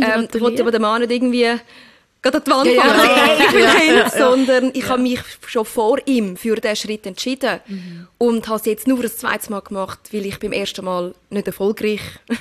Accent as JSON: {"language": "German", "country": "Turkey", "said": "ich bin Türkin."}